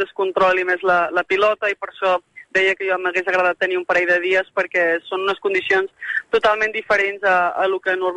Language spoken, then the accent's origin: Catalan; Barcelona, Catalonia, Spain; Barcelona, a casa meu. Sempre dic que jugar a Madrid és jugar a casa, però per mi el meu cor està allà, és d'on soc.